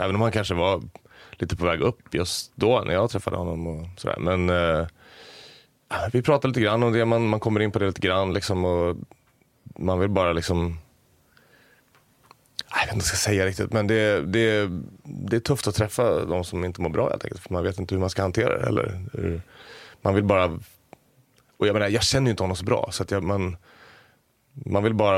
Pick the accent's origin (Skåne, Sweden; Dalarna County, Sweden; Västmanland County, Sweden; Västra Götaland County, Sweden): Västmanland County, Sweden; Västerås; now in Stockholm, Sweden; jag kom från Västerås från början. Tänkte att när jag flyttade till Stockholm, då kommer det att släppa.